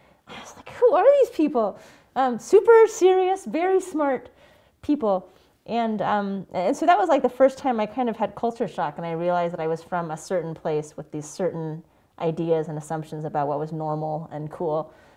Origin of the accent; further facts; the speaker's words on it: California, United States; So I guess I could say that I grew up in Southern California. It's a super fun, diverse place.